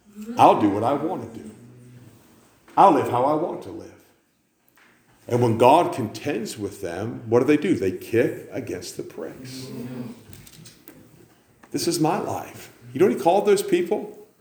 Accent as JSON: {"language": "English", "country": "United States", "said": "I'm an American, so I got a sweatshirt, blue jeans."}